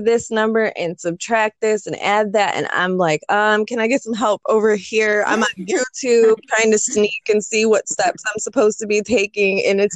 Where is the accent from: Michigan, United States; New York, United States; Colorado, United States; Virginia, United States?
Michigan, United States; So we are both from Michigan, and we are right in the middle, or about 2 months into a stay-at-home order